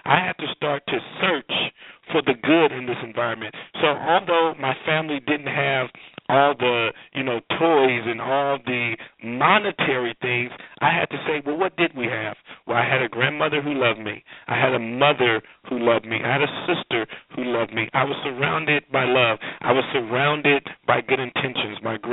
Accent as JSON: {"language": "English", "town": "Compton", "region": "California", "country": "United States", "tie": "born or raised there", "said": "And obviously growing up in Compton, California, at a time where Compton was said to be the worst city in America."}